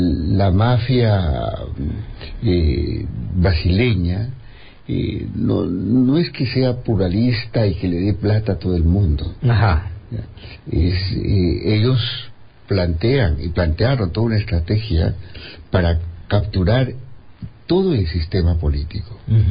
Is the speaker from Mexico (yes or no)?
no; Peru; qué es lo que tenemos que hacer como país y como peruanos